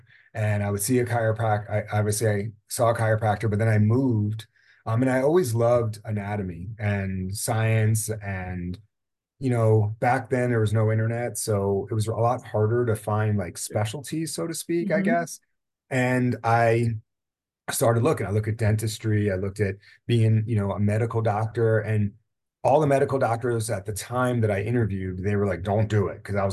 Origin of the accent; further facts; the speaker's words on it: Newburgh, New York, United States; So I was a little lucky where growing up in Newburgh, New York